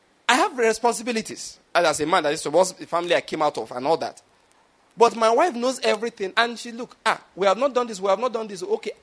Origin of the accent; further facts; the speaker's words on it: Ondo, Nigeria; And I am from Ondo State. The only language we have in common, physically speaking, is English language.